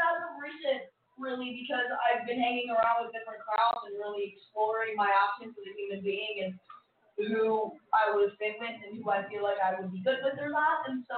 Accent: Cuyahoga Falls, Ohio, United States; because I am from Cuyahoga Falls. I mean, it's Caucasian Falls.

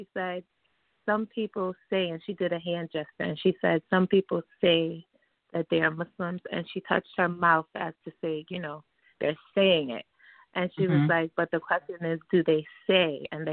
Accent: Brooklyn, New York, United States; I am from Brooklyn.

